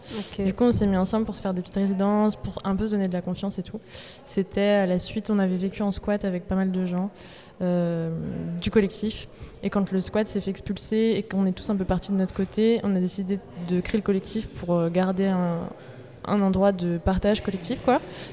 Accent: France; Et moi, de base, je viens de France, donc la traversée de la frontière n'est pas un si gros événement

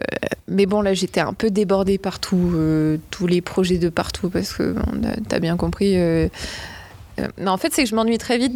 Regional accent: Paris, Île-de-France, France; Bon, je suis parisienne

